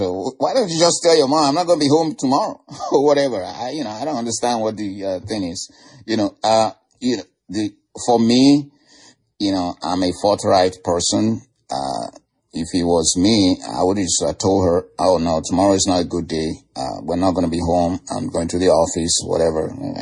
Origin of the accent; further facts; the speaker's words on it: Nigeria; I know that we who are Nigerian parents, I'm a Nigerian parent, you know, but I have grown kids